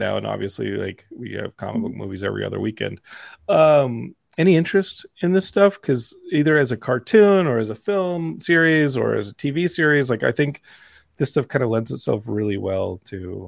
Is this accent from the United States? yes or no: yes; Texas, United States; It's cool to be from Texas when you're like her, not when you're like Ted Cruz, but Texas represents. I'm Texan.